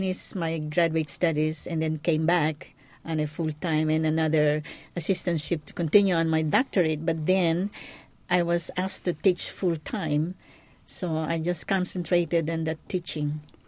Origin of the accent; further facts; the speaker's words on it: Philippines; now in United States; I come from the Philippines. I come from a big family. I am the second to the oldest.